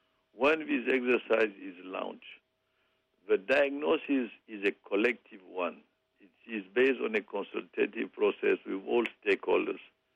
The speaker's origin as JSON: {"language": "English", "country": "Niger", "said": "you know, I'm from Niger"}